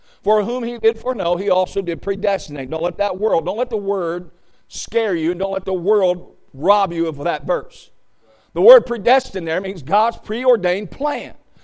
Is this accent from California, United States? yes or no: no; Ohio, United States; I said, listen, I grew up in Southern Ohio. We drink sweet tea.